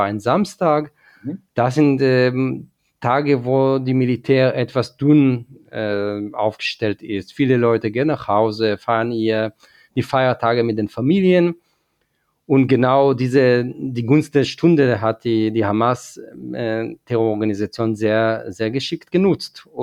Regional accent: Israel; now in Germany; selber bin ich aus Israel. Ich bin dort aufgewachsen und lebe seit 23 Jahren in Deutschland.

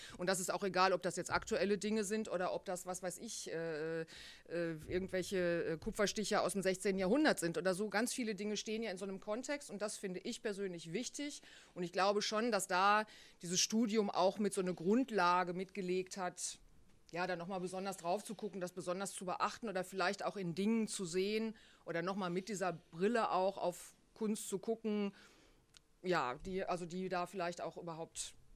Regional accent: North Rhine-Westphalia, Germany; Naja, ich bin ja aus dem Sauerland, so gesehen habe ich ja gute Bodenhaftung, ne?

